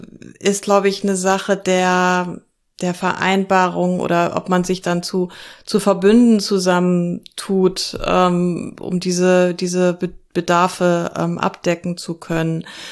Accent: Lower Saxony, Germany; Also ich komme aus Niedersachsen.

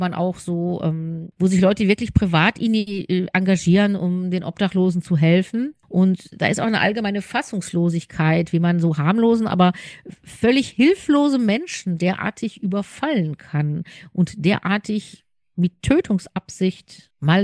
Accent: Moers, North Rhine-Westphalia, Germany; aus meiner Kindheit in Moers weiß ich, dass es da auch schon extrem Gewalttätige gegeben hat.

